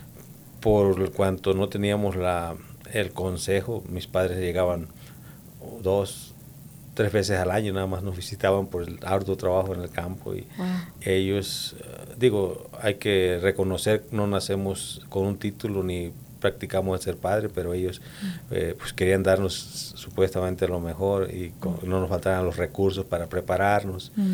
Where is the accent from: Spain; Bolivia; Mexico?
Mexico; Petatlán, Guerrero; Sí, soy de Guerrero, Petatlán, Guerrero, México.